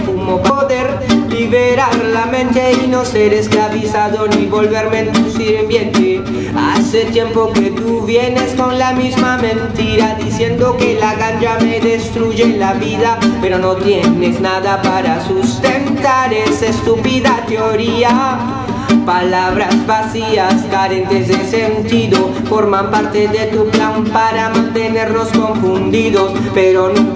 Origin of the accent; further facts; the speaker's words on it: Peru; somos de Perú, tenemos amigos en común